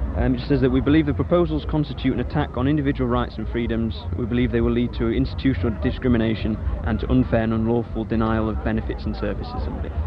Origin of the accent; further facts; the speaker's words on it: Sheffield, Yorkshire and the Humber, United Kingdom; I'm from Sheffield, No2ID.